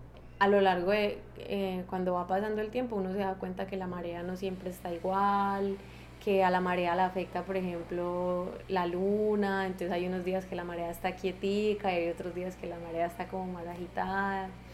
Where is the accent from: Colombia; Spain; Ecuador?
Colombia; Guatapé, Antioquia; also born or lived in Bogotá / Medellín; now in Portobelo, Panama; yo nací en Bogotá, pero nunca he vivido allá. Me crié, fue en Guatapé, que es un pueblo cercano a Medellín. Toda la vida viví allá, la infancia. Y luego ya me crié pues en Medellín. Yo llegué a Portobelo hace 5 años